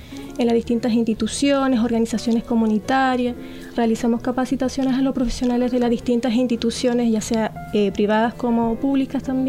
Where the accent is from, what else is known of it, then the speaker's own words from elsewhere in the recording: Santiago, Santiago Metropolitan Region, Chile; moved away as an adult; now in San Antonio, Chile; yo era de Santiago, yo me fui de Santiago más que nada por el estrés.